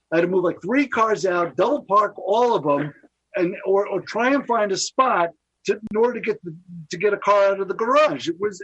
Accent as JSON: {"language": "English", "town": "Brooklyn", "region": "New York", "country": "United States", "tie": "born or raised there", "said": "When I grew up in Brooklyn, there were times you could enjoy your car."}